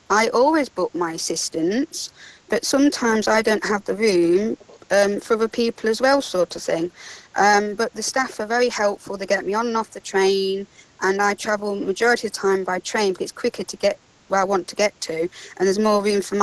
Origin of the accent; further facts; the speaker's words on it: East Midlands, United Kingdom; Hello, I'm from Leicestershire. I actually live in a small village called Narborough.